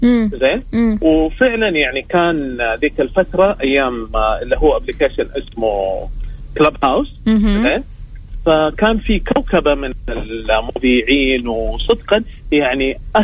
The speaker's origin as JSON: {"language": "Arabic", "town": "Taif", "region": "Makkah Province", "country": "Saudi Arabia", "lives_now": "Riyadh, Saudi Arabia", "said": "أنا الآن مستقر في الرياض، بل أنا أساسا من الطائف."}